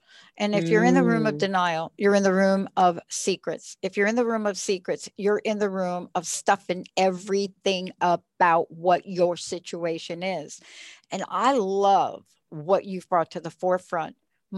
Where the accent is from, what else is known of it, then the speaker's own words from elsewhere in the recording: East Coast, United States; I'm from the East Coast.